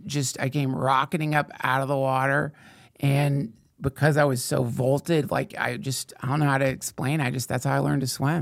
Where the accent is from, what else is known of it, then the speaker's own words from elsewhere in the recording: Georgia, United States; But you know, I grew up